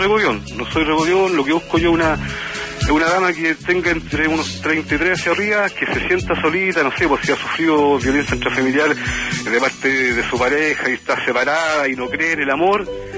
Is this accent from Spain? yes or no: no; Santiago, Santiago Metropolitan Region, Chile; soy de aquí de Santiago